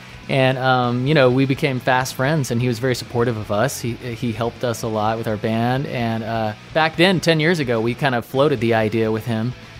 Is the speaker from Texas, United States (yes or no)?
yes; Grand Prairie, Texas, United States; I grew up in Grand Prairie, Texas, just outside of Dallas.